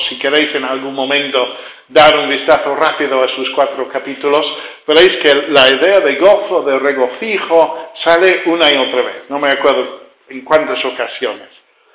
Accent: England, United Kingdom; Spanish is a second language; now in Spain; Notaréis enseguida por el acento que yo no soy español, soy inglés de origen, pero llevo casi 40 años en España

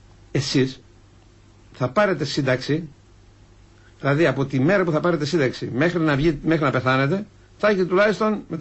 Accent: Greece; Εγώ είμαι Έλληνας, ας πούμε, με την αρχαιοελληνική.

